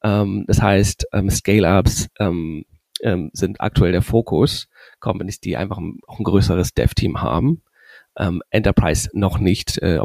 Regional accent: Germany; wir sind drei Founder, alle aus Deutschland, alle mit einem Tech-Background, also Coding.

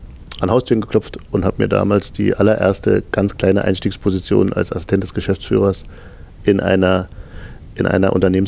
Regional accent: near the Polish border, Germany; da wo ich herkomme, am Rande von Polen

